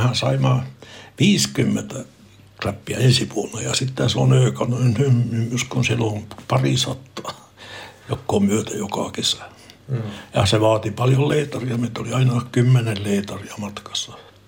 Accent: Norrbotten County, Sweden; first language Meänkieli; Finnish is a second language; vaikka mä olen Tornionlaaksosta ja puhun meidän kieltä

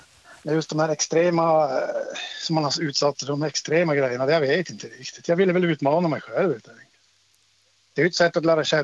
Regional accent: Luleå, Norrbotten County, Sweden; från Luleå. Fast jag är inte hemma i Luleå nu. Jag är i inlandet.

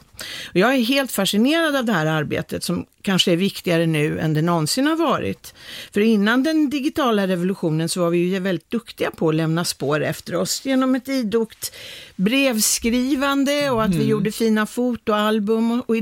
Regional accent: Linköping, Östergötland, Sweden; i Linköping, min hemstad. eller födelsestad kanske det heter. Jag bor ju inte där längre

